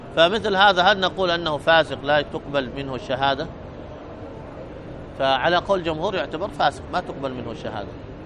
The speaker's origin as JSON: {"language": "Arabic", "country": "Yemen", "said": "أيضا عندنا في اليمن هنا أصحاب القات"}